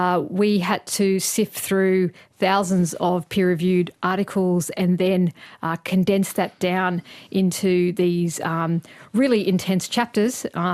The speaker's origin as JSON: {"language": "English", "country": "Australia", "said": "It's been really difficult, I must say, particularly as an Australian scientist working as all of this material"}